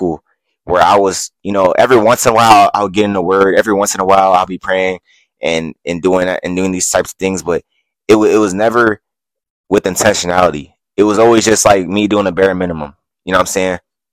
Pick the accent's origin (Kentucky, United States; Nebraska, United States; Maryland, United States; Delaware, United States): Delaware, United States; Wilmington; So I grew up in Wilmington, Delaware, downtown city area. Shout out Wilmington.